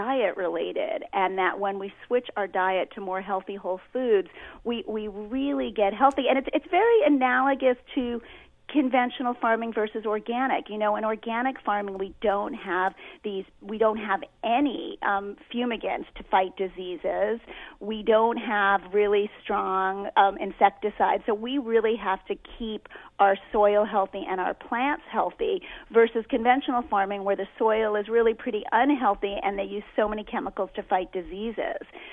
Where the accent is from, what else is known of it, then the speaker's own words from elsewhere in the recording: Brooklyn, New York, United States; also born or lived in Manhattan; Well, both Drew and I are from New York. I was born in Brooklyn back 50 years ago, before Brooklyn was cool and hip